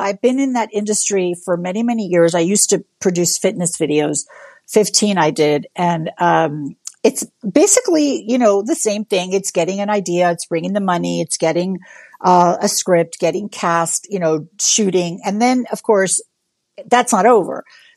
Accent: Venezuela; English is a second language; moved away; not only did they not speak English, of which I can relate because I'm from Venezuela. When I came here, I didn't speak English either

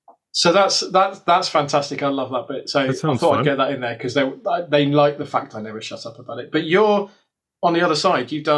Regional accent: United Kingdom; Vegas as a British man who is sitting here at the moment in hoodie because I'm cold and it's middle of June.

